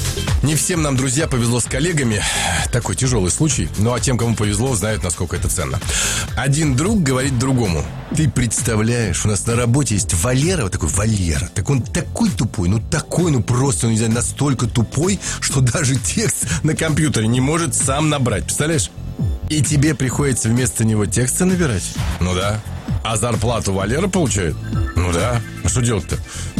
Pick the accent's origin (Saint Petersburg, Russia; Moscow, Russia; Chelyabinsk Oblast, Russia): Saint Petersburg, Russia; Я, поскольку сам из Ленинграда, мне очень близок этот анекдот.